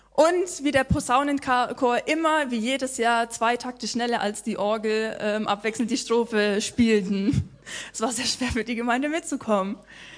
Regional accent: Bavaria, Germany; sondern ich bin gebürtig aus Bayern, aus dem schwäbischen Bayern-Landkreis Donau-Ries. Ich roll das R. Das werde ich in der Predigt nicht verbergen können. Da bin ich aufgewachsen, zur Schule gegangen.

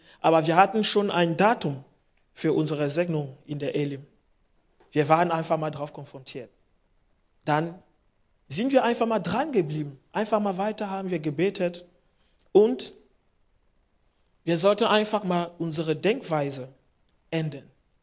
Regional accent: Cameroon; ich war in Kamerun, also mein Heimatland, blockiert.

